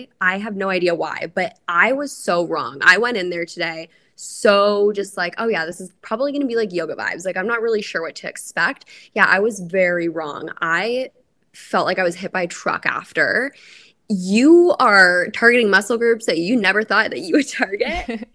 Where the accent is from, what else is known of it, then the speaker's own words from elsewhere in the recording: Canada; now in Tampa, United States; I'm a Canadian girlie. And I recently made the big move to Tampa this past summer.